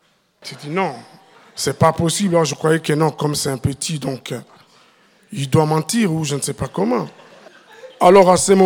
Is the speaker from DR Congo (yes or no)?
yes; eastern Congo, DR Congo; now in Switzerland; Le pays d'adoption, c'est la Suisse. Et mon premier pays d'origine, c'est le Congo RDC. Et je viens dans l'est du Congo, là où on massacre que les gens. Et le deuxième pays, c'est le Rwanda. C'est le pays de ma mère.